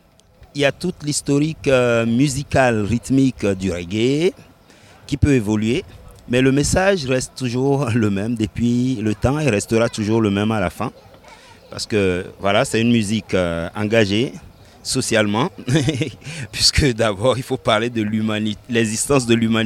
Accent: Cotonou, Littoral, Benin; also born or lived in Togo; Je suis du Sud-Sud, je suis natif de Cotonou, mais j'ai des grands-parents qui viennent du Ghana, du Nigeria, donc je suis métissé et je suis né au Togo.

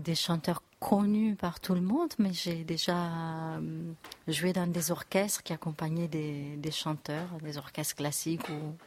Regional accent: Rome, Lazio, Italy; now in Metz, France; Alors, j'ai commencé à Rome parce que je viens de Rome, en Italie.

